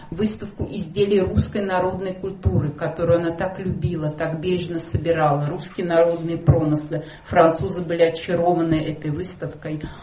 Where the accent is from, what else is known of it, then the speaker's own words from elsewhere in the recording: Bryansk, Bryansk Oblast, Russia; это Бежицкий район города Брянска, откуда я родом